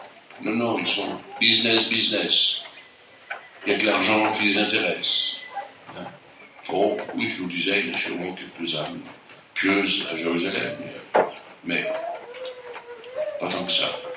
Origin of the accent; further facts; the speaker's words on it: France; mais nous, les Français